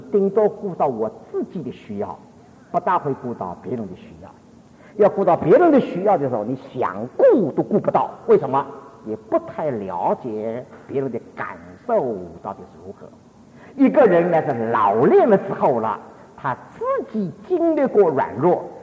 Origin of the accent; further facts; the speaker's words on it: Taiwan; moved away; 我们从台湾来的人